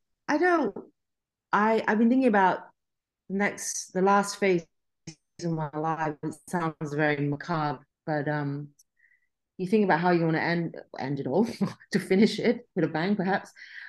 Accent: Sydney, New South Wales, Australia; People on the street ask me here in Australia, I'll say I'm from Sydney. If people overseas ask me where I'm from, I still say I'm from Sydney

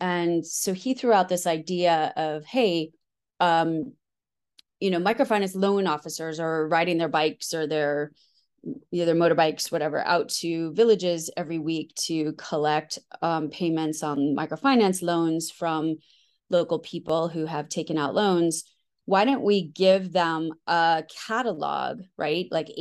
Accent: United States; also born or lived in Kenya; Sort of the world I grew up in the States was just full of opportunity.

